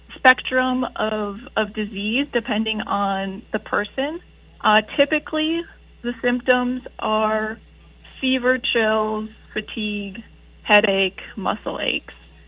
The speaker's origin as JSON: {"language": "English", "region": "Minnesota", "country": "United States", "said": "I'm from Minnesota originally, but more on the Twin Cities area"}